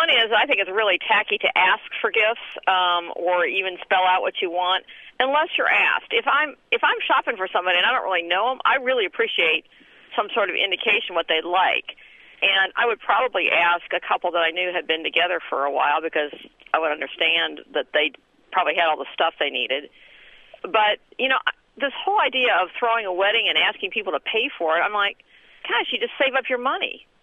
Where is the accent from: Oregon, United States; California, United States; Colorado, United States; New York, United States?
Colorado, United States; Now, having said that, I'm originally from Colorado